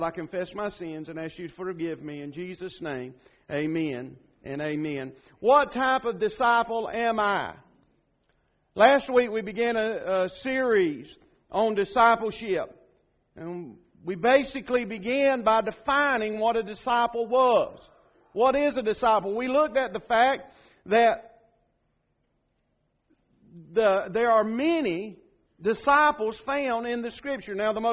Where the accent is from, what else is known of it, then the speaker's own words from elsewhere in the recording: Georgia, United States; I am from South Georgia, okay? I hide it pretty good.